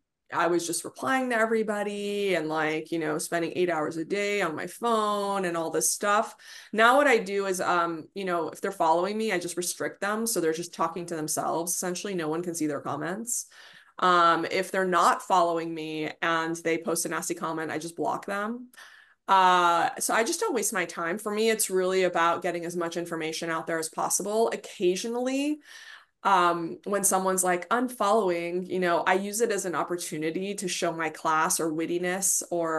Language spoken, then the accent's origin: English; Texas, United States; you know, I grew up in Texas and guns were in our house all the time.